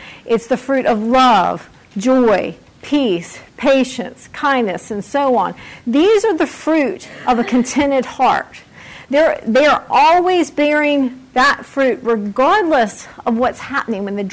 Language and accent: English; the South, United States; I'm from the South. We are very good at this.